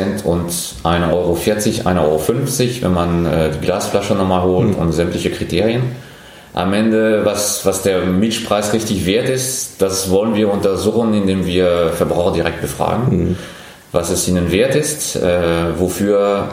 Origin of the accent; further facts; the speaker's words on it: France; German is a second language; moved away as an adult; now in Germany; ich bin Franzose, ich bin 44. Ich wohne und lebe in Deutschland seit 20 Jahren. Das heißt, ich bin in Frankreich geboren, bin in Frankreich aufgewachsen, habe dort studiert.